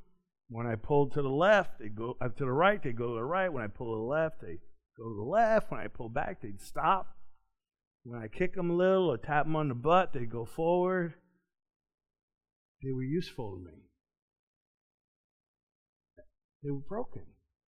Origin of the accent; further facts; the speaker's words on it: New York, United States; I didn't know a whole lot about horses before I came to Kentucky, except I grew up near Belmont Racetrack in New York.